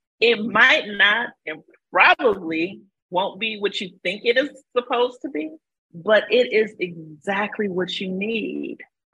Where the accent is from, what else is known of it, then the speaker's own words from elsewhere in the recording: Cleveland, Ohio, United States; it was very difficult growing up in the Midwest, in Cleveland, where there weren't, I never saw any other families that were like mine. So here I am, this little Black girl with a Spanish last name